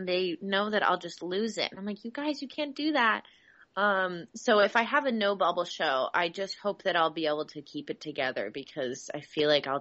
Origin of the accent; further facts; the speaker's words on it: Kansas City, United States; I think when this airs, I'll be in Kansas City. That's my hometown, which I can't even begin to describe how excited I am.